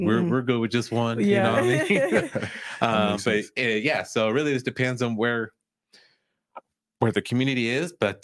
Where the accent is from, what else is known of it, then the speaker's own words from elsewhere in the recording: Utah, United States; being born and raised in Utah, I feel like one of these times you're going to expose to the network marketing industry, because we're like in this network marketing capital of the world with all the headquarters here.